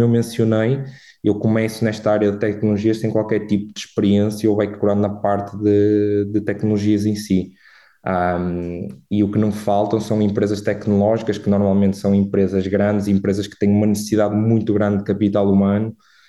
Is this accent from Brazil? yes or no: no; Portugal; Acho que também, sendo, mais uma vez, e repetindo-me, sendo português, a diferença cultural com Espanha é menos notória, não é?